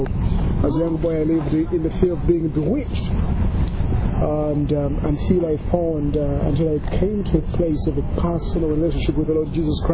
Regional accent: Uganda; I'm originally from Uganda. Africa.

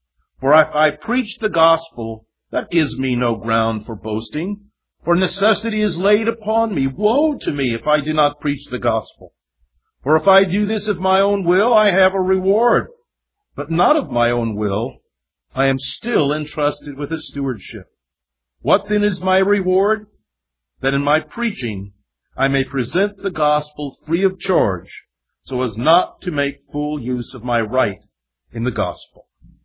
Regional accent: Midwest, United States; I was raised in the Midwest. We eat cows. We eat pigs and chickens and things like that.

